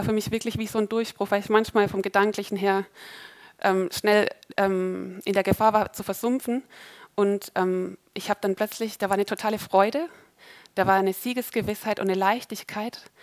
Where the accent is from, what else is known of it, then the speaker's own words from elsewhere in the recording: Baden-Württemberg, Germany; Ich komme aus dem Schwarzwald